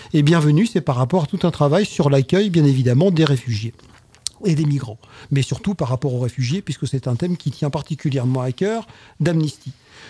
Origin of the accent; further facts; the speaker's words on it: France; dont on est malheureusement co-responsable en tant que Français